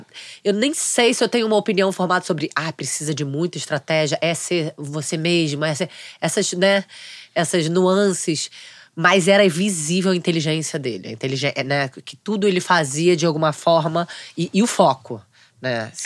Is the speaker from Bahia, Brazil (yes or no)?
no; Rio de Janeiro, Brazil; Eu sou carioca da gema, eu sou muito carioca, tá? Eu me comunico, eu exalo carioquês, não só no sotaque